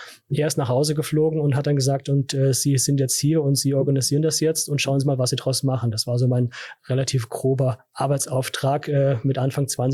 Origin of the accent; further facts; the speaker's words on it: Flieden, Hesse, Germany; also born or lived in Fulda; Ich bin in Fulda geboren, in Flieden genauer gesagt, groß geworden und auch in Neuf zur Schule gegangen